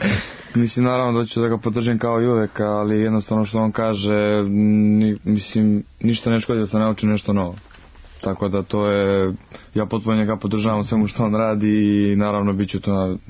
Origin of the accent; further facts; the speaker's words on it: Obrenovac, Belgrade, Serbia; born there; Valjevu i Obrenovcu, u mom rodnom gradu.